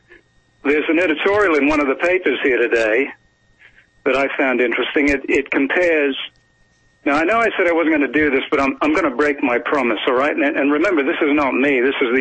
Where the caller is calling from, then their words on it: Wichita, Kansas, United States; I'm actually calling from my basement in Wichita